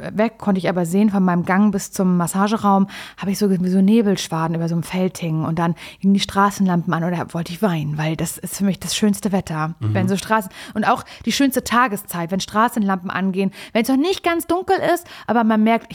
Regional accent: East Germany, Germany; bin halt ein Ossi-Kind

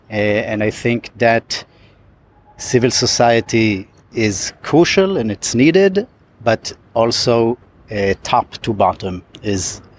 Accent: Kibbutz Be'eri, Southern District, Israel; now in Tel Aviv, Israel; I live in Tel Aviv, in the neighborhood of Florentine, where we are sitting right now. Originally, I'm from Kibbutz Be'eri, in the Gaza envelope, as we call it.

